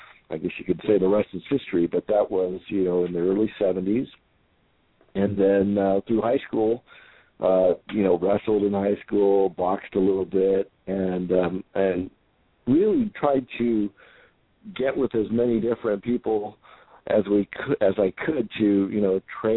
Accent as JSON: {"language": "English", "town": "San Diego", "region": "California", "country": "United States", "tie": "born or raised there", "also_born_or_lived": "Chino", "said": "Obviously, I was born and raised in San Diego, but we moved when I was about 10 to 12 years old to Chino, and it was a very new community. There were very few Asians there, so... As one of the few Filipinos in Chino"}